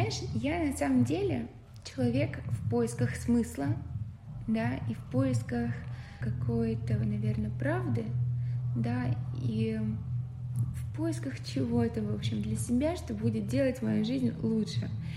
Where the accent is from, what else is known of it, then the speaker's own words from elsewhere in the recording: Tula, Tula Oblast, Russia; И у нее в моем городе, я из Тулы